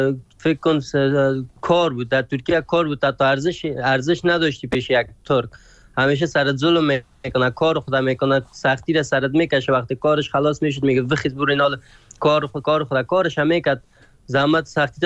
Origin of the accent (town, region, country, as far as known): Afghanistan